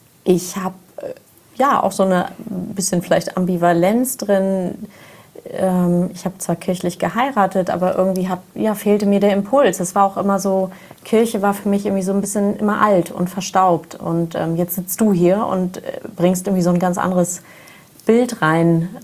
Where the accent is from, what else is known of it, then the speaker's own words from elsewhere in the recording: Kiel, Schleswig-Holstein, Germany; Der auch aus Kiel kommt. Also ja, wir kommen alle aus dem Norden, lieben die Ostsee.